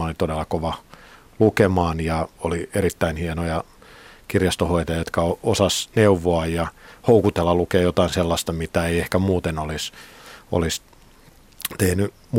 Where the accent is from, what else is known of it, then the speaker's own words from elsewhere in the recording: Helsinki, Uusimaa, Finland; mä oon itse Länsi-Pasilasta kotoisin